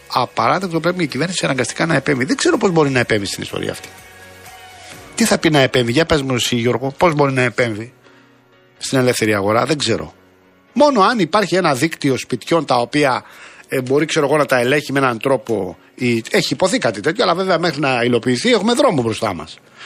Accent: Rafina, Attica, Greece; moved away; εγώ έχω φύγει και 30 χρόνια τώρα από τη Ραφίνα, αλλά εντάξει, είναι η πατρίδα μου, τι να κάνω.

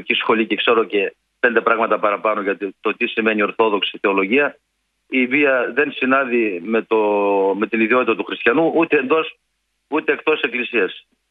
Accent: Central Macedonia, Greece; Εγώ στο χωριό μου στην Πιερία έβλεπα τον πατέρα μου να πηγαίνει στο χωράφι

